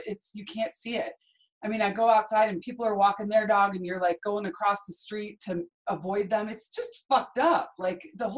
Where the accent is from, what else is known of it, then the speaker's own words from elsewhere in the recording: Chicago, Illinois, United States; you know, I'm from Chicago and I'm thinking about like in New York City